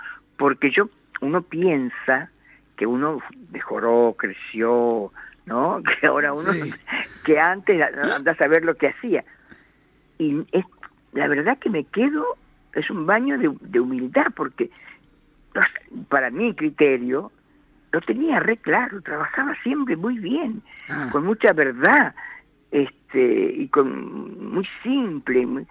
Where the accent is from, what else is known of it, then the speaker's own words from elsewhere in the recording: Presidencia Roque Sáenz Peña, Chaco, Argentina; also born or lived in Charata; Sí, yo nací en Charata y me crié en Sáenz Peña.